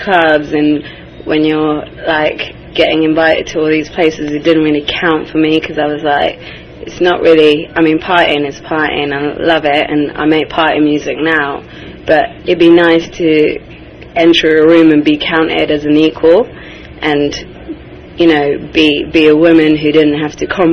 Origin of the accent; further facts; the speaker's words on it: England, United Kingdom; But, yeah, it's an interesting difference between growing up in England and my cousins growing up in California.